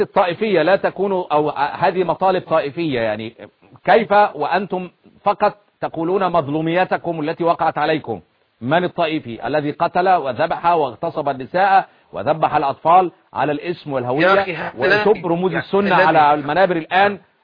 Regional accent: Egypt; يتمسكن لحد ما يتمكن كما يقال عندنا في مصر

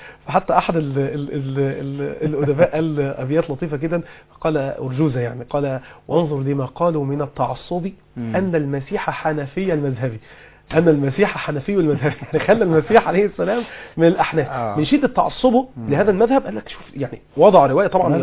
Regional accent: Egypt; أنا بحب المصريين، أنا مصري بحب المصريين

